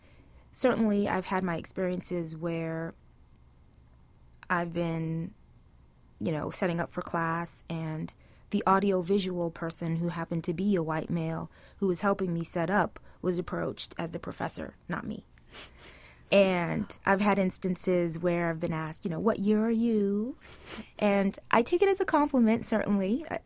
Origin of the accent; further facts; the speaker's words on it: New York City, New York, United States; So where I grew up in Brooklyn, there was a lot of strife. This was during the crack epidemic.